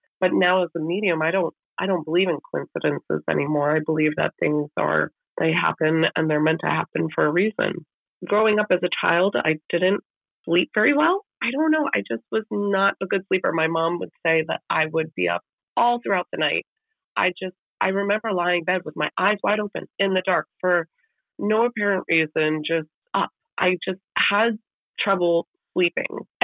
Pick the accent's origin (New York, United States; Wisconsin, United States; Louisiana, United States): New York, United States; born there; So I was born in 1983 in Hudson Valley, New York.